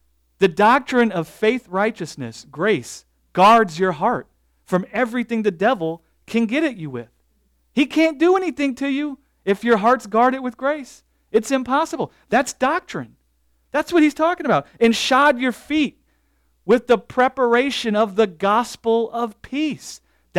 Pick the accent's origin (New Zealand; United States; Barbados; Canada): United States; Southern United States; Hey, look, I came from the South.